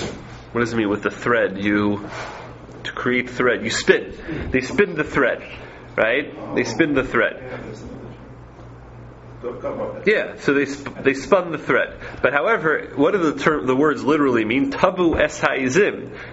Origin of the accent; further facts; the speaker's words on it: New York City, New York, United States; When I grew up in Hillcrest, I actually was the last remaining farm in New York City. Was near my house. I don't think it exists anymore.